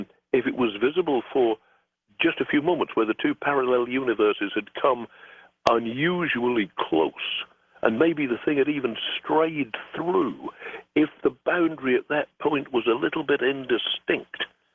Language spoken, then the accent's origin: English; East of England, United Kingdom; now in Wales, United Kingdom; being an Englishman from Norfolk on the opposite side of the country